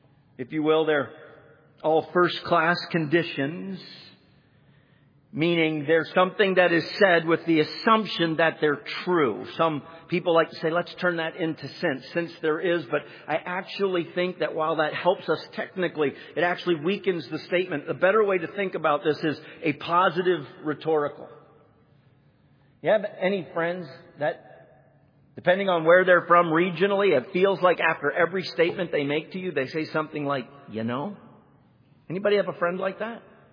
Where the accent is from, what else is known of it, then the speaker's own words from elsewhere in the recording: Canada; I grew up in Canada, and they don't say, you know. I wish they did. They say, eh?